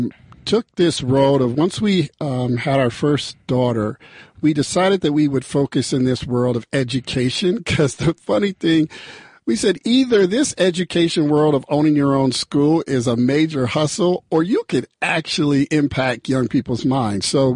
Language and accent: English; Denver, Colorado, United States; So I grew up in the central part of the States. I grew up in Denver, Colorado. And, you know, it's an interesting piece because I went to college on the East Coast, at Hampton University in Virginia.